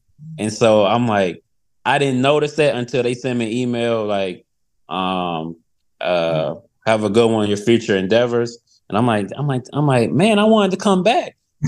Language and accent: English; Chicago, Illinois, United States; I was born and raised in Chicago, so I'm like, I'm gonna always support Chicago because to me, this is the greatest city in the world.